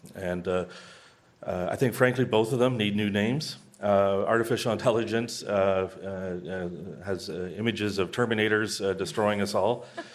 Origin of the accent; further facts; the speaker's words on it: Cambridge, Ontario, Canada; I was born in Western Ontario and grew up in the Cambridge area.